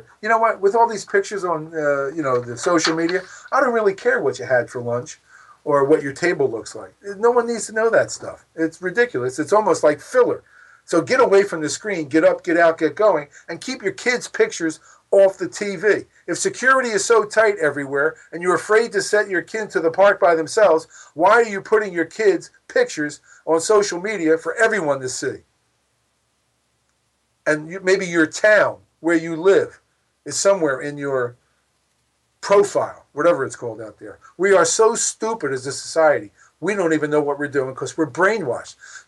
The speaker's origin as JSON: {"language": "English", "town": "Philadelphia", "region": "Pennsylvania", "country": "United States", "tie": "born or raised there", "said": "it's an insult to my hometown where you can get tremendous soft pretzels and cheesesteaks"}